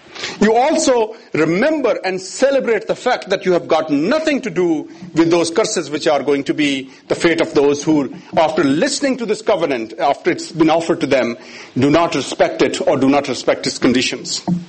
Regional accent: Pakistan; I was born and raised in Pakistan.

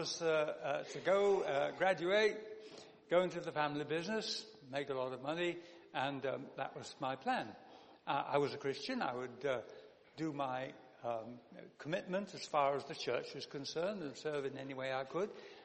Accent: Sheffield, Yorkshire and the Humber, United Kingdom; Well, I was born and brought up in Sheffield

